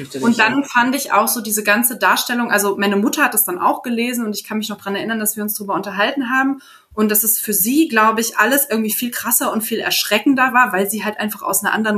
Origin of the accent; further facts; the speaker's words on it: North Rhine-Westphalia, Germany; so einen aus meiner Heimat, so einen Niederrhein